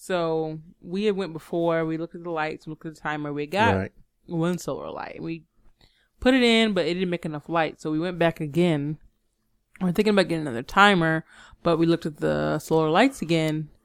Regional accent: Louisville, Kentucky, United States; we're from Louisville

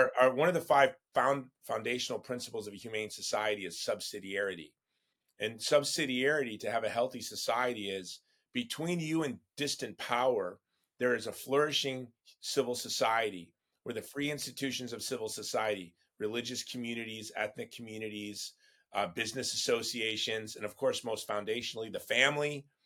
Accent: Hawaii, United States; And in my home state of Hawaii, they put these draconian policies forward.

